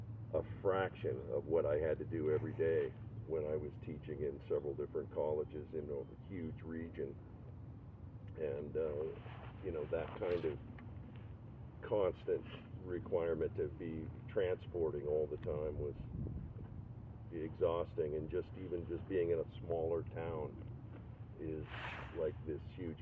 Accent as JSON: {"language": "English", "town": "Helena", "region": "Montana", "country": "United States", "tie": "born or raised there", "also_born_or_lived": "New York", "said": "I came back to my hometown of Helena after living in New York for a long time was to shorten commuting."}